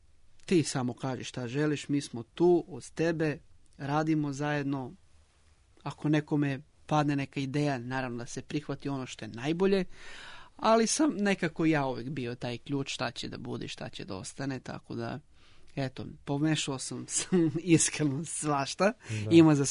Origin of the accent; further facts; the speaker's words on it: Vladičin Han, Southern and Eastern Serbia, Serbia; sam iz Vladičinog Hana na jugu